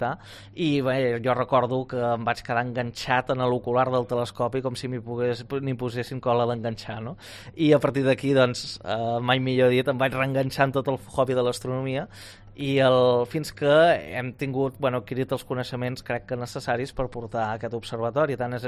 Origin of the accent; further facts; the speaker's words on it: Catalonia, Spain; La meva història personal precisament és que he intentat construir el centre que a mi em va faltar de petit a l'Empordà.